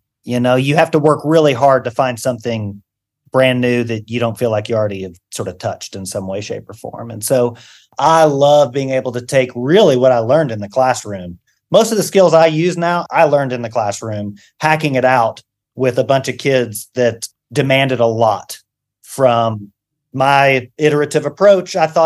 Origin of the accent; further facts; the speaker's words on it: Virginia, United States; Virginia. And, you know, I think as I graduated high school in the late 90s, I really tried to dumb down my accent.